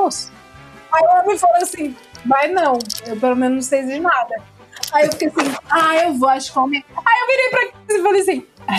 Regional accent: Ceará, Brazil; Eu sou cearense, da periferia do Ceará.

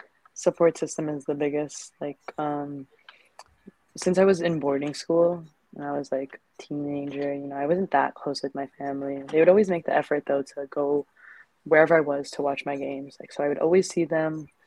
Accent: Canada; born there; technically I'm Phil-Canadian just because I was born there, but I'm full Filipino. Both of my parents are full Filipino.

